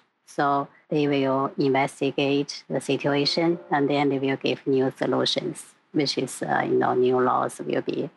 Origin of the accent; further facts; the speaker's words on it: northern China, China; moved away; Yeah, because it's more than 20 years I've lived in the south. But still, you know, northern China is my hometown. I still enjoy snow and cold weather.